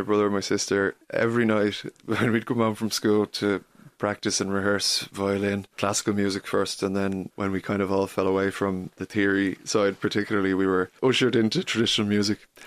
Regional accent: Dublin, County Dublin, Ireland; You know, we grew up in Harold's Cross, beautiful place to grow up, played football. It's a nice location in Dublin. It's kind of between the posh side of Dublin and the more working class side of Dublin as well.

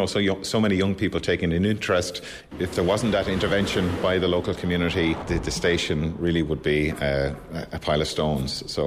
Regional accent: Ballyglunin, County Galway, Ireland; also born or lived in Dublin; I'm from Ballyglunin, County Galway. I moved here back in 2008 from Dublin. Wanted to get away from the city life.

